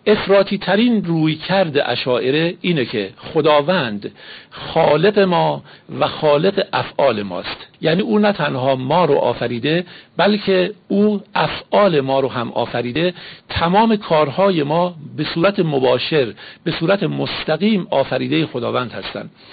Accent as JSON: {"language": "Persian", "country": "Iran", "tie": "born there", "said": "ما که شیعه هستیم و در ایران به دنیا اومدیم،"}